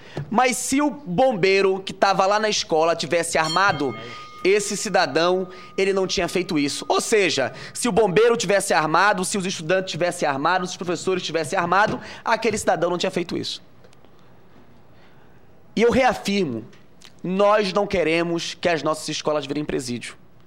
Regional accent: Amazonas, Brazil; eu que sou do Amazonas, lá nós tínhamos muita borracha

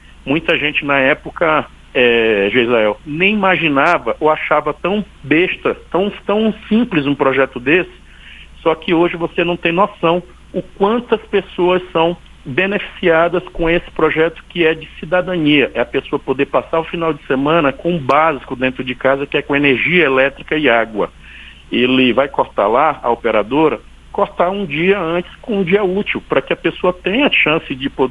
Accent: Imperatriz, Maranhão, Brazil; Eu tenho um hospital de amor lá em Imperatriz, na minha terra natal

